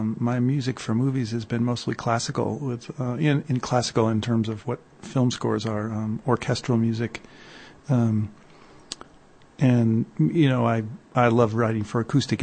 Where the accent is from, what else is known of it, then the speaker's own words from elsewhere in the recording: Connecticut, United States; now in Los Angeles, United States; Oh, actually, I drove up from Los Angeles. I've lived in Los Angeles for a while, and I'm originally from Connecticut.